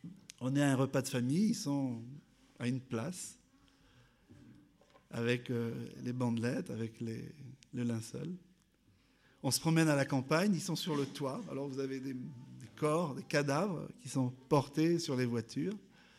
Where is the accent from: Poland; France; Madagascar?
Madagascar; born there; Vous savez, je suis né à Madagascar